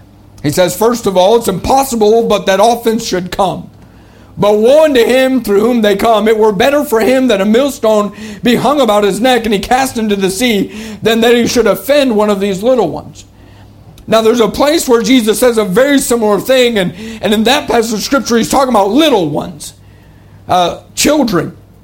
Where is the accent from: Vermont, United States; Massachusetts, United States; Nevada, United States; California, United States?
Vermont, United States; growing up in Vermont, you know, you've got, when I was growing up, not really any cell phones